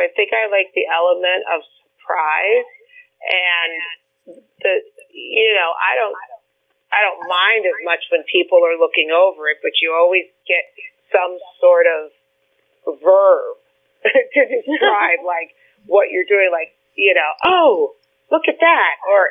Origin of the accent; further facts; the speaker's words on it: Wilmette, Illinois, United States; So I'm from Wilmette, Illinois.